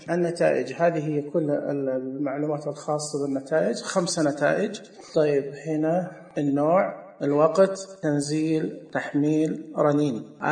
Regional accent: Saudi Arabia; هنا السعودية مثلا، عندنا في السعودية هنا خوادم

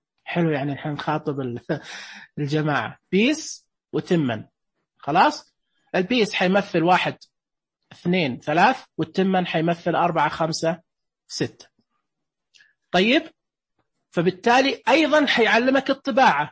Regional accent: Saudi Arabia; العيش في الخليج، الرز عندنا في السعودية، تمن في العراق

